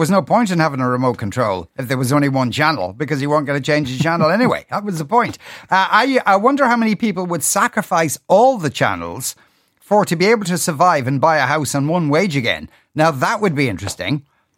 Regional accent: Cork, Munster, Ireland; Growing up in Cork in the 80s, we only had one channel for most of my adolescence.

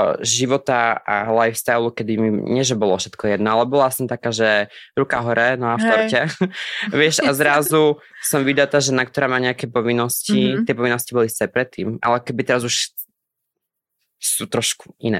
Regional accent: Spiš, Slovakia; Ja som zo Spiskej.

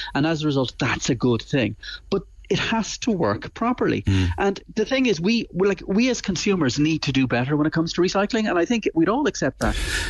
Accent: Bishopstown, Munster, Ireland; Would you believe I grew up in Bishopstown?

